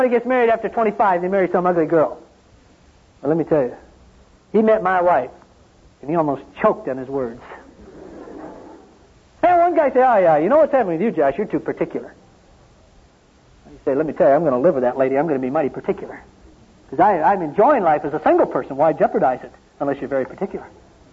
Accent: Michigan, United States; I was flying home to speak at a series of meetings in my hometown in Michigan.

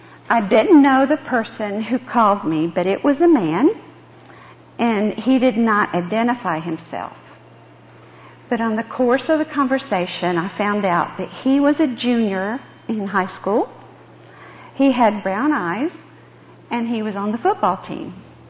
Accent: the South, United States; most of us growing up in the South know what that is and what it's like to live that way.

